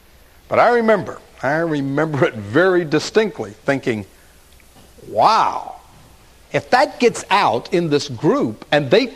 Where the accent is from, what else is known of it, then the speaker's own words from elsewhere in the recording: Florida, United States; moved away; Now, I grew up in Florida and was living in Tennessee at the time, and I'd never been to Alaska.